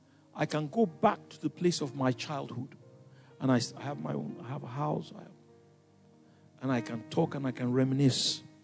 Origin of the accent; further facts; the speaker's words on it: Ikoyi, Lagos, Nigeria; because I grew up in Ikoyi, you see. So when I go back now